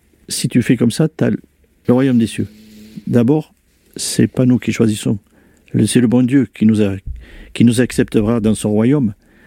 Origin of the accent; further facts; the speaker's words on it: France; moi, je suis un Français avec, jusqu'au bout des, voilà.